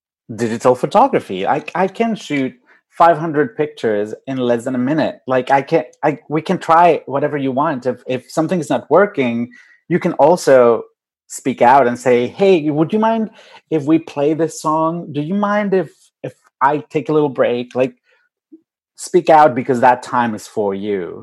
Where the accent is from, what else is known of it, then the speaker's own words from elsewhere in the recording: Mexico City, Mexico; English is a second language; I'm from Mexico City with a different accent.